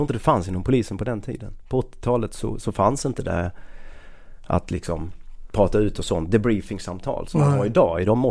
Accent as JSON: {"language": "Swedish", "region": "Skåne", "country": "Sweden", "said": "alltså jag var ju typ skåning i Stockholm typ."}